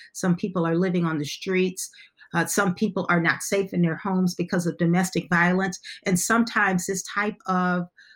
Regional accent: Buckeye, Arizona, United States; Just in the area that I grew up in Buckeye, there were several people whose families were suffering

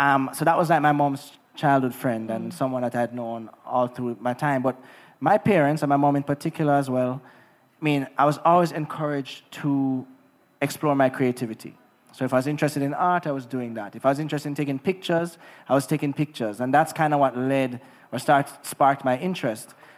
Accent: Negril, Westmoreland, Jamaica; Growing up in Negril was amazing, especially when I was a lot younger.

